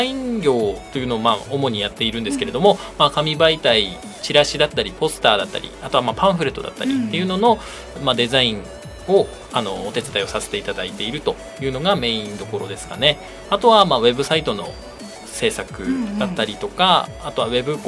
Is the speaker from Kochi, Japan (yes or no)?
no; Hachinohe, Aomori, Japan; now in Ninohe, Japan; 出身はですね、八戸市ですね。隣の青森県の八戸市の出でして、で奥さんもいるんですけど、妻がその一戸町の出身で、ちょうどこう真ん中の二戸市に移住してきたという感じですね、